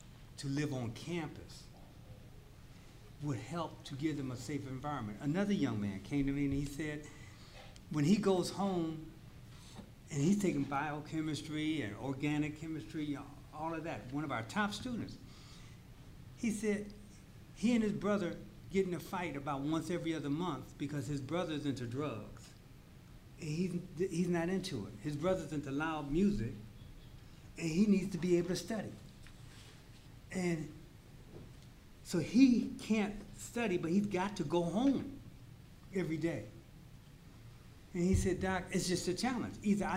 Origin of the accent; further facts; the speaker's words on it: Inglewood, California, United States; I grew up in Inglewood, my family home is still in Inglewood